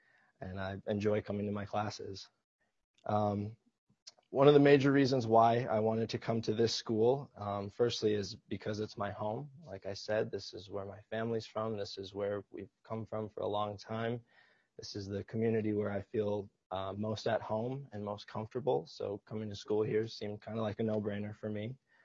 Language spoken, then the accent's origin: English; Bemidji, Minnesota, United States; But I grew up about 40 miles south of the reservation in a small lakeside town of Bemidji, Minnesota. Although I was born and raised in Bemidji